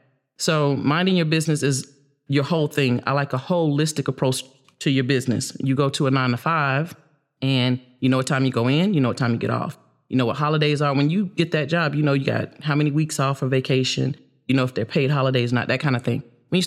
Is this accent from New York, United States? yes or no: no; Charlotte, North Carolina, United States; Charlotte, North Carolina.